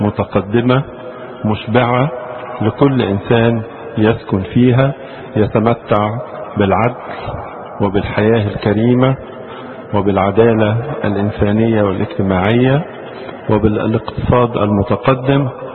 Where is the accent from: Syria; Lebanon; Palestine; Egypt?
Egypt; ففي كل زمن يوجد ويرتب الله من يكون حكيما لكي ما يقود بلادنا مصر